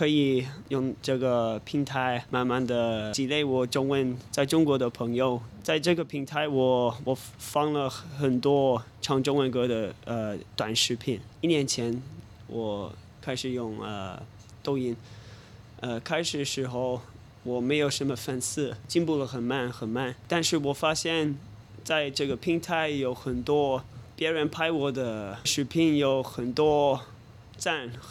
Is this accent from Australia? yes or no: yes; Sydney, New South Wales, Australia; Chinese is a second language; 我是悉尼人，我在悉尼长大，今年30岁